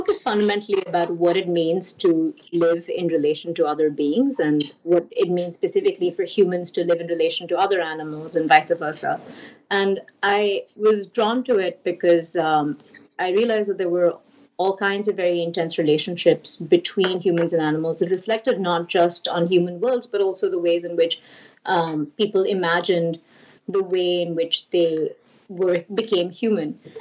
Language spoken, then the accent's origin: English; India; I grew up in India